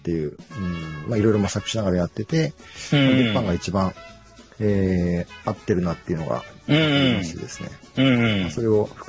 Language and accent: Japanese; Nagasaki, Japan; now in Sendai, Japan; まあ、出身は長崎県でしてですね